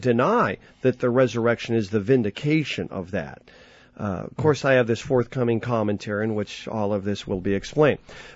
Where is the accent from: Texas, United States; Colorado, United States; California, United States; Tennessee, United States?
Colorado, United States; Denver; I grew up in Denver, Colorado, and my dad told me the worst people are the people who root for the Oakland Raiders.